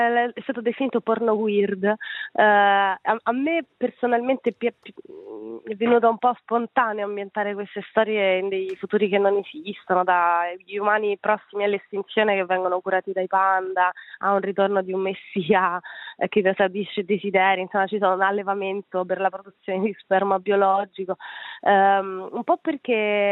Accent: Calabria, Italy; sono cresciuta nella Calabria degli anni 90, ero una ragazzina

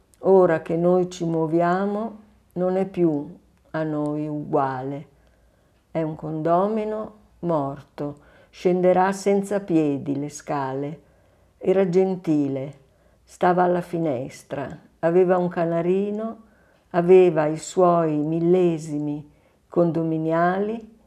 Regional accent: Milan, Lombardy, Italy; also born or lived in Tesero; io sono sempre vissuta a Milano dai 9 mesi, quando mi hanno cambiato famiglia, dai 9 mesi. I primi 9 mesi li ho vissuti a Tesero, anzi a Cavalese. Nata a Tesero

